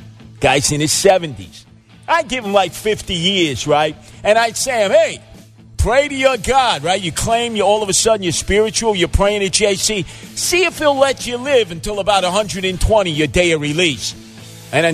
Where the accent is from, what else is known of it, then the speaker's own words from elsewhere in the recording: New York City, New York, United States; one of the most honest, generous, and thoughtful people that I grew up with there on Arthur Avenue.